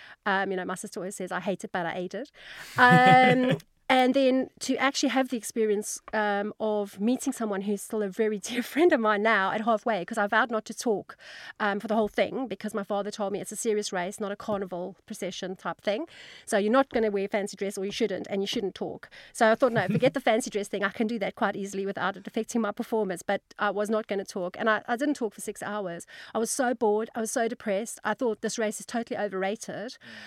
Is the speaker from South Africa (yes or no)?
yes; South Africa; As I'm South African